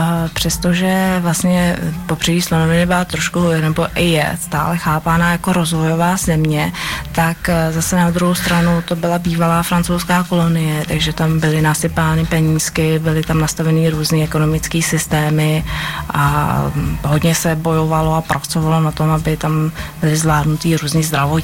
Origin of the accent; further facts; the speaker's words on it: Bohemia, Czechia; born there; also born or lived in Ivory Coast; No, já jsem se narodila v Čechách, a to z toho důvodu, že maminka se bála rodit jinde. Jinde, myslím, jinde v Africe, třeba no. V Čechách.